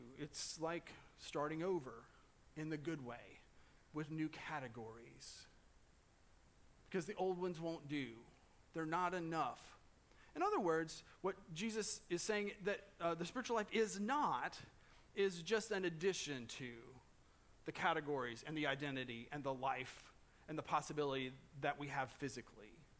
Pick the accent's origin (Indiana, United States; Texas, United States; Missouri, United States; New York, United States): Indiana, United States; also born or lived in Owensboro, Kentucky; I was born in Davis County, Kentucky, in Owensboro. And then 2 or 3 days later, my parents took me back across the river to the promised land, and that's where they raised me, in Indiana.